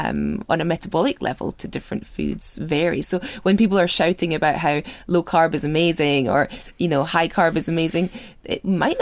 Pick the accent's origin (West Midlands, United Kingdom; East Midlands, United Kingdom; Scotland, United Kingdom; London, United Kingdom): Scotland, United Kingdom; I'm Scottish.